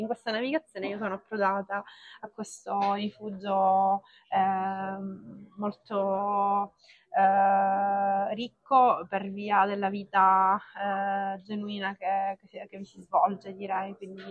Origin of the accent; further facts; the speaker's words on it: Caltanissetta, Sicily, Italy; born there; now in Palermo, Italy; Qui non dico volentieri che sono nata a Caltanissetta